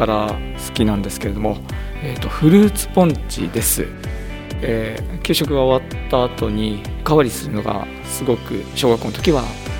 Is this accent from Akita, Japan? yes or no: yes; Yokote, Akita, Japan; 出身は横手市の栄地区です。